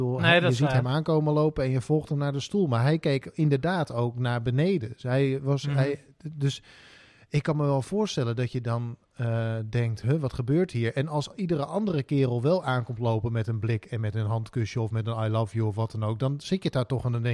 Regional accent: Netherlands; wij denken als Nederlanders dat iedereen het gewoon kan zwemmen.

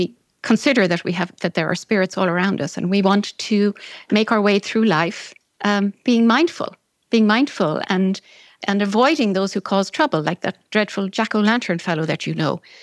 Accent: Ireland; It celebrated a little bit differently for me growing up in Ireland.

